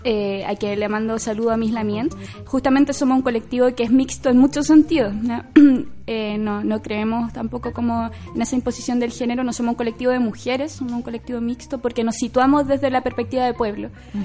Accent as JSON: {"language": "Spanish", "town": "San Bernardo", "region": "Santiago Metropolitan", "country": "Chile", "tie": "born there", "said": "yo nací en San Bernardo, que es muy raro decir Santiago porque San Bernardo, sí, es como lo que hay colgando de Santiago."}